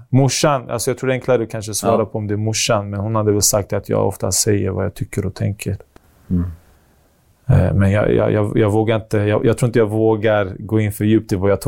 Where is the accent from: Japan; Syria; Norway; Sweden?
Sweden; Alby, Stockholm County; han hade ju koll på trapphuset där jag växte upp i Alby.